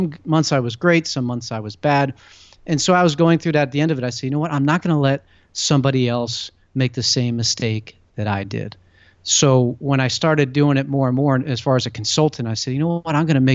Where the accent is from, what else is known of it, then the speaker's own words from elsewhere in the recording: Pennsylvania, United States; And growing up outside of Philadelphia and in the Northeast, hockey, ice hockey, and you guys out in Chicago know this, it's a winter sport and it's pretty big.